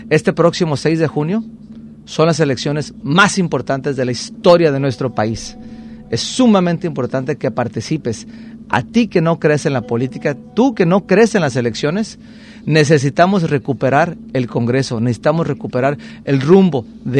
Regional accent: Tomatlán, Jalisco, Mexico; now in Puerto Vallarta, Mexico; Yo soy de aquí, de Puerto Vallarta, vallartense de corazón. Soy originario de Tomatlán, Jalisco, pero ya tengo más de 37 años aquí viviendo.

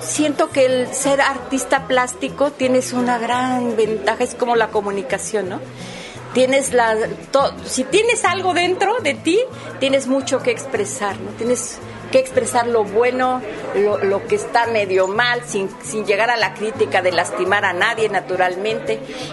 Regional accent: Mexico City, Mexico; moved away as an adult; now in Puerto Vallarta, Mexico; Soy originaria de la Ciudad de México, llegué a Vallarta a los 18 años y pues yo siento que este es mi lugar, aunque nací allá, pero aquí me casé

